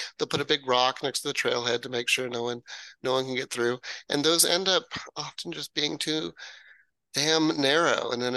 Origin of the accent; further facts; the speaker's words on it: Washington, United States; But right here in my hometown, there's Hurricane Ridge, beautiful access to the Olympic National Park.